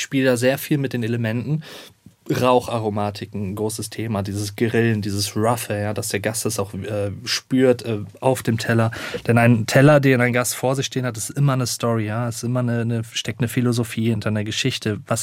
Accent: North Rhine-Westphalia, Germany; Ich komme ja aus Münsterland

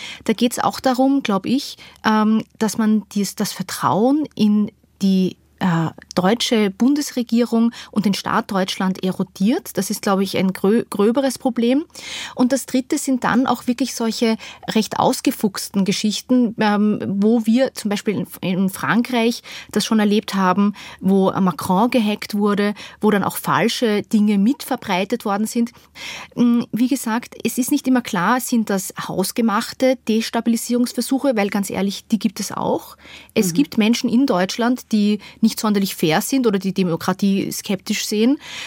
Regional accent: Austria; Ich muss Ihnen sagen, ich bin Österreicherin

